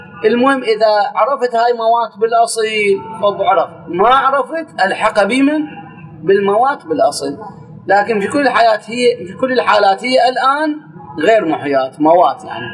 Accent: Iraq; احنا عندنا بالعراق صحراء غربية

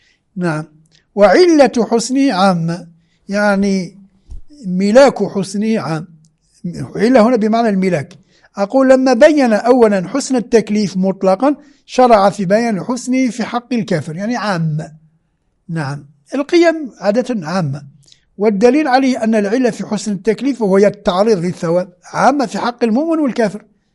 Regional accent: Algeria; moved away as an adult; أول ما دخلت الحوزة وأنا جاي من الجزائر وذهنية جامعية، كنت أدرس في الجامعة الفيزياء

